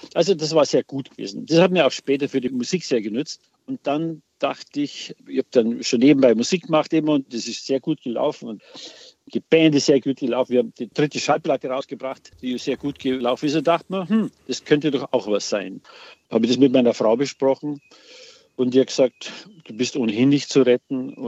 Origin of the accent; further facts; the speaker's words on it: Bad Reichenhall, Bavaria, Germany; in Bad Reichenhall, wo ich aufgewachsen bin.